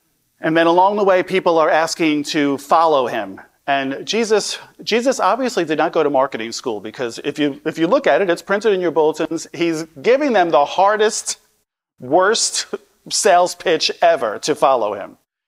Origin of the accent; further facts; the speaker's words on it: New York City, New York, United States; So I grew up in Staten Island, New York City, you know that. Conservative, religious parents, right? Fundamentalist. Plymouth Brethren was the name of the denomination.